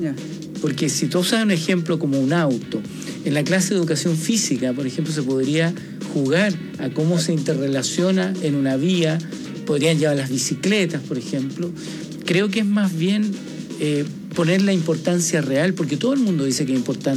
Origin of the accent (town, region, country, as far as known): Chile